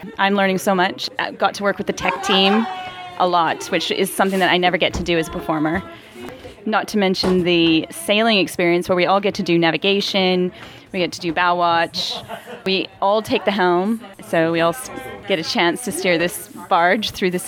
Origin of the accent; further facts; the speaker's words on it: Alberta, Canada; moved away as an adult; now in London, United Kingdom; I am an aerialist, and I work and live in London, UK. I was raised in Alberta, moved to England when I was about 25